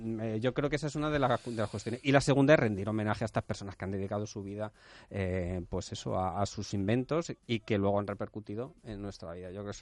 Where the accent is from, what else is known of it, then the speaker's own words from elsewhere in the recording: Spain; Pero yo creo que en España nos hemos olvidado de otra parte del arte muy importante